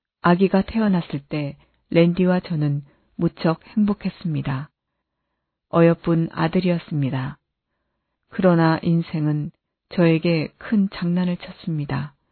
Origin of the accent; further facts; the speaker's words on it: China; Korean is a second language; moved away as an adult; now in South Korea; 저는 중국인이고 무신론자였습니다. 하지만 제가 한국에 오고 나서